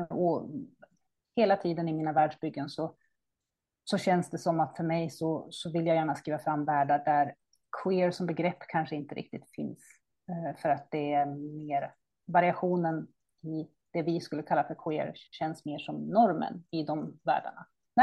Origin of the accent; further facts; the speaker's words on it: Sundsvall, Västernorrland County, Sweden; Men jag är en författare från Sundsvall, så jag har en stadig Norrlands koppling i mitt författarskap.